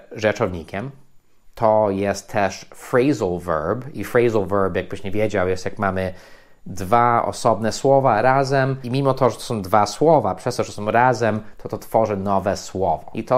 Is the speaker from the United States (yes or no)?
yes; United States; Polish is a second language; ja oczywiście jestem Amerykaninem